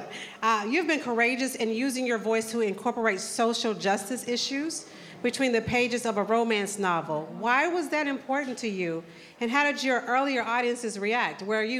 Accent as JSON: {"language": "English", "region": "Oklahoma", "country": "United States", "said": "And I'm from Oklahoma, so I was not even exposed to Black books."}